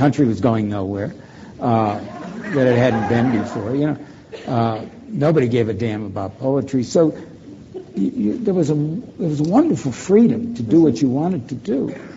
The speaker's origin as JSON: {"language": "English", "town": "Detroit", "region": "Michigan", "country": "United States", "said": "Well, I'm from Detroit. It's curious. I mean, I should have been manufactured in Wolfsburg, where they made VW."}